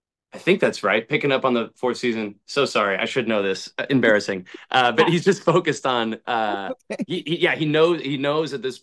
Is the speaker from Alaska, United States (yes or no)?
yes; Alaska, United States; I came from Alaska and it was pouring down rain yesterday